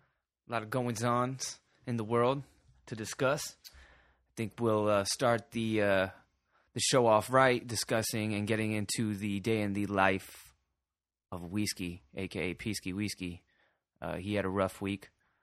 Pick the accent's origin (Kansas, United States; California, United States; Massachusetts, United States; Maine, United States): California, United States; San Diego; If y'all don't know, we come from Dago Beach, California. Sandy, Lego on my motherfucking ego, you bitch. Beautiful sunny San Diego.